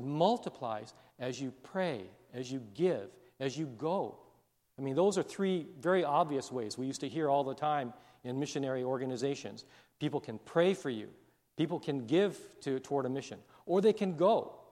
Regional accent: Hawaii, United States; you know it speaks to me, you know, since I'm from Hawaii.

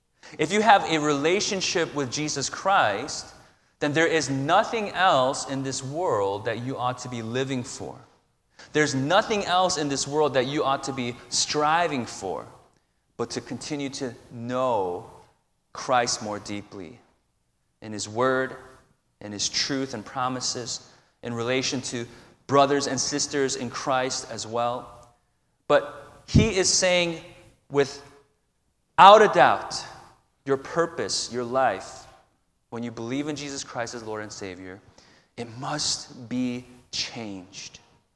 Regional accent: Chicago, Illinois, United States; moved away; Those who know I'm originally from Chicago, I get comments like, oh, this is nothing, right

